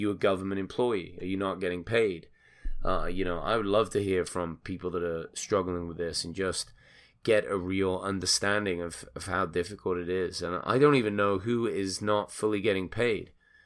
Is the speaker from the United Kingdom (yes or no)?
yes; England, United Kingdom; now in United States; I'm obviously an immigrant. I'm English. I came here.